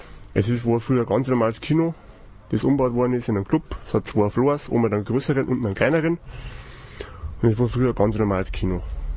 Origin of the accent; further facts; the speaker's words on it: Bavaria, Germany; Ich bin Bayer, ja. Das hört man, glaube ich, ein bisschen.